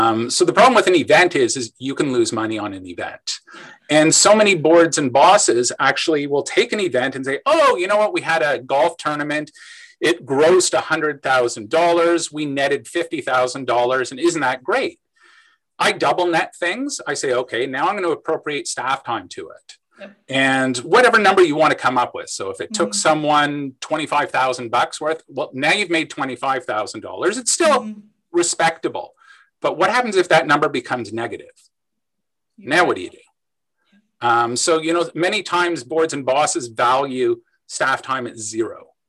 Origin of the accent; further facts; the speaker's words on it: London, Ontario, Canada; I grew up in London, Ontario.